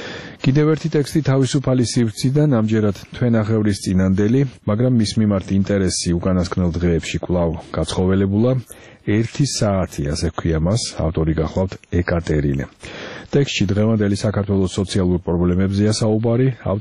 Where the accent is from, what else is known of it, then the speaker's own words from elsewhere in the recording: Batumi, Adjara, Georgia; მე რახან ბათუმელი ვარ და მენატრება ჩემი ქალაქი